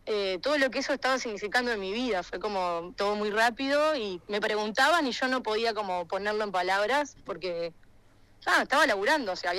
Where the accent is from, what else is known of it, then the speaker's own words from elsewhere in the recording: Salto, Uruguay; porque soy de Salto, o sea, obviamente también eso de que cuesta moverse acá dentro del Uruguay